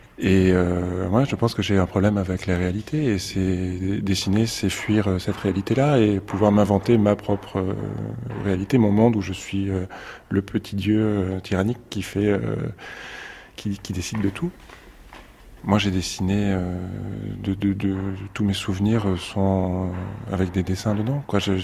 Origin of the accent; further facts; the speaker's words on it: Provence-Alpes-Côte d'Azur, France; Alors moi je viens des Hautes-Alpes. Et c'est des paysages de neige et de très hautes montagnes. Et ma maison était la plus haute du village